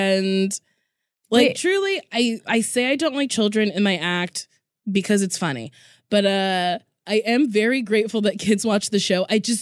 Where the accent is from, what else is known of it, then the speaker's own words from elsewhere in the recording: Lincroft, New Jersey, United States; New Jersey. Jersey. You can't hear the trash. Middletown, New Jersey, Monmouth County.